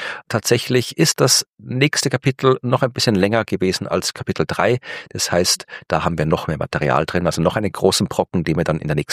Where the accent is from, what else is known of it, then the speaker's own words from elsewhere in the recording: Austria; Ja, das kann ich als Österreicher bestätigen.